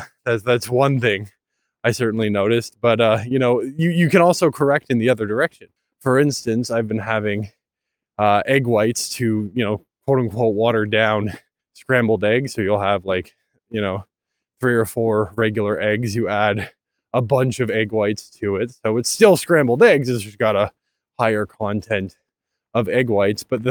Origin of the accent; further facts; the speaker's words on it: Canada; For those of you who may not be aware, I am Canadian.